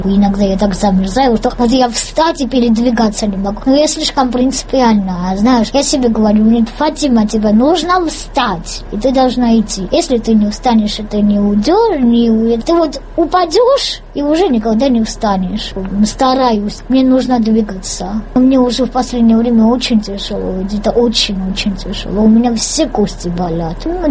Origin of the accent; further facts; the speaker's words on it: Georgia; я всегда говорила, что я осетинка, что я люблю очень свой народ. Но, конечно, я люблю грузину, потому что я здесь родилась, я здесь выросла. Я не представляю себя без Грузии, я не смогу нигде жить.